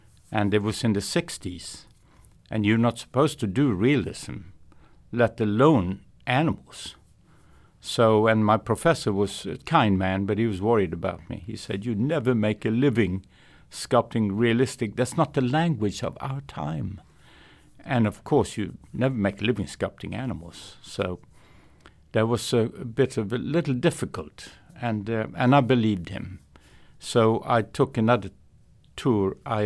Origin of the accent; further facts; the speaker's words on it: Corpus Christi, Texas, United States; also born or lived in Botswana; the namesake of my hometown, Corpus Christi. We've been here for 41 years